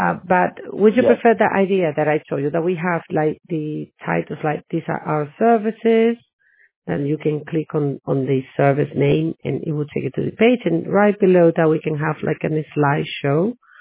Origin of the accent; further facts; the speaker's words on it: Galicia, Spain; first language English/Spanish; soy gallega, so...